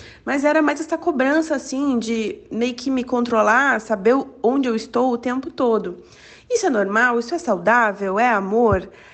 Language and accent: Portuguese; Curitiba, Paraná, Brazil; eu tenho 35 anos, sou de Curitiba.